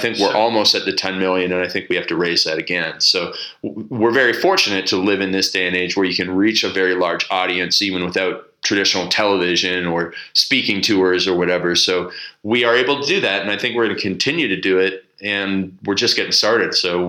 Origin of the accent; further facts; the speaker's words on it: Canada; I'm Canadian, so I'm okay with getting the names wrong.